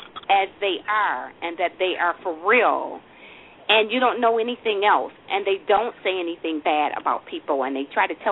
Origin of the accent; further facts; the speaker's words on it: Buffalo, New York, United States; Buffalo, New York.